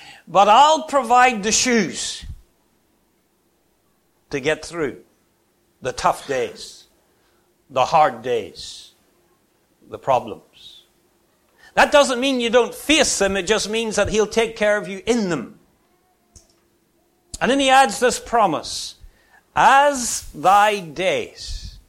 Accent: Ireland; He grew up in a town near where I grew up in Ireland.

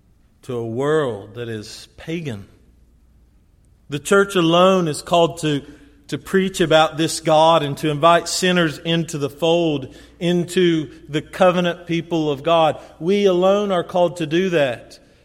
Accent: Kentucky, United States; A lady named Kim Davis in my home state of Kentucky decided that she would not issue marriage licenses

